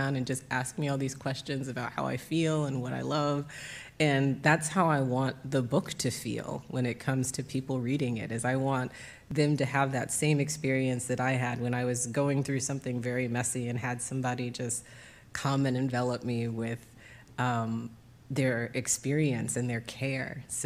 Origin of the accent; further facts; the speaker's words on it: the South, United States; I come from the South, so it's an additional layer of friendliness that often gets taken as flirtation